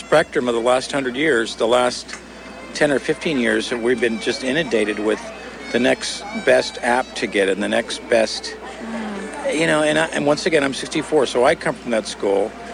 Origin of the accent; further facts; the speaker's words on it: San Francisco, California, United States; And I grew up in San Francisco, and we didn't go on vacations. We were park kids.